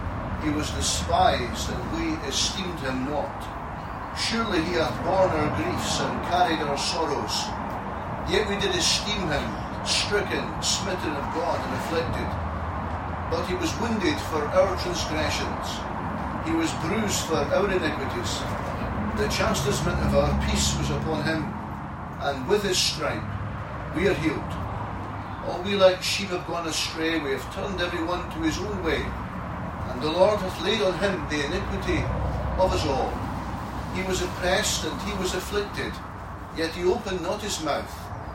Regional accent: Scotland, United Kingdom; When I was growing up in Scotland, sometimes I'd hear people saying, sticks and stones will break your bones

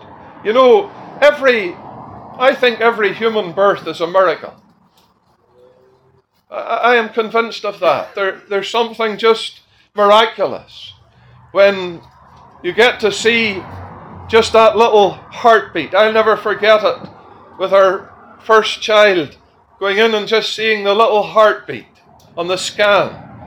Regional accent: Belfast, Northern Ireland, United Kingdom; born there; My original birthplace was in Belfast, in Northern Ireland. You would know that by my accent.

